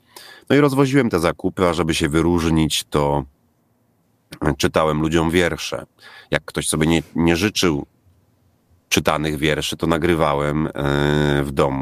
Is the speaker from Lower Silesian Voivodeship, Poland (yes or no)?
no; Lublin Voivodeship, Poland; pochodzę z rodziny, gdzie od dzieciaka uczono mnie pracy, gdzie wychowywałem się na wsi pod Kazimierzem Dolnym i jak miałem już z 8-10 lat, to już umiałem kopać ziemniaki.